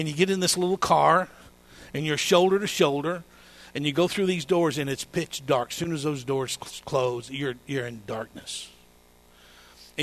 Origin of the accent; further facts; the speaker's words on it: Georgia, United States; I grew up in Georgia. And the Georgia State Fair came every year.